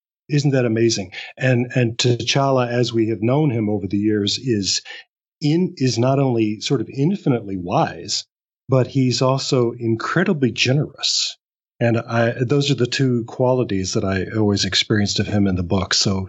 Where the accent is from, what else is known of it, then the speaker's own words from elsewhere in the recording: Alabama, United States; we're all from the Deep South, right? Growing up in Alabama, just at the end of segregation